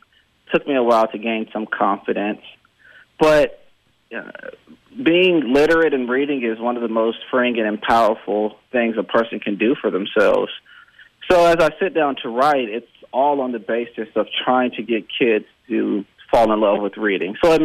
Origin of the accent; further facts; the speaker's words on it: Valdosta, Georgia, United States; I grew up in Valdosta, Georgia, a community that has a rich football tradition, and I was just like every other kid.